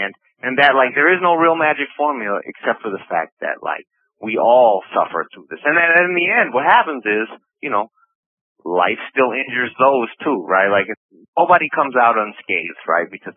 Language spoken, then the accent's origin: English; Minneapolis, Minnesota, United States; I grew up in South Minneapolis, just several blocks from really where the George Floyd murder happened. I grew up on 35th and 12th Avenue, which is really a few blocks away.